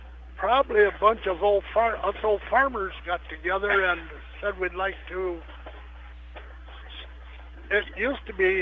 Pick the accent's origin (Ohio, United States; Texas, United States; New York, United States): Ohio, United States; moved away; I'm originally from Ohio. I moved up here 50 years ago. Bought a farm.